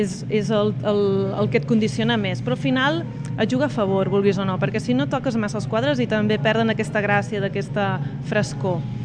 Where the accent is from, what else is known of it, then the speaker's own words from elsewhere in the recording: Igualada, Catalonia, Spain; i vinc d'Igualada.